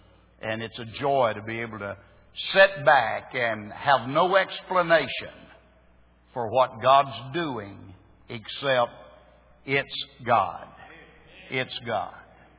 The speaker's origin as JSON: {"language": "English", "town": "Myrtle Springs", "region": "Texas", "country": "United States", "tie": "born or raised there", "said": "the little town where I grew up in East Texas called Myrtle Springs."}